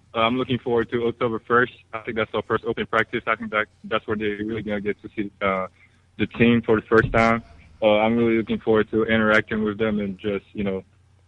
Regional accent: Haiti; You know, I'm from Haiti, so I don't watch American football.

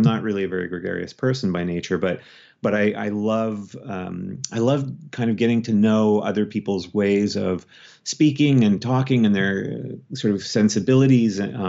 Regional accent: Canada; being Canadian, we often sort of look at the United States and the American relationship to guns as, and if you're a liberal like me, if you're kind of left to center

